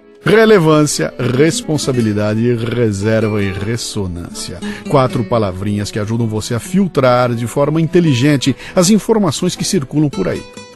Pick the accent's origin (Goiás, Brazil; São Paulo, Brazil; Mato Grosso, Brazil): São Paulo, Brazil; Bauru; eu sou de Bauru e falo porta. E cada vez que aparece um R e eu posso falar re, eu faço questão.